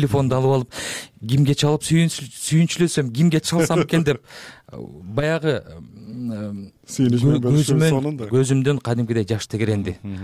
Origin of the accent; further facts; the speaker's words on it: Toktogul, Jalal-Abad Region, Kyrgyzstan; эмне үчүн менин киндик каным тамган жерге жасабашым керек? Ошол үмүттө, анткени Токтогул бир гана Токтогул шаары же район эмес, толугу менен Кетментөө өрөөнү информациялык вакуумдун.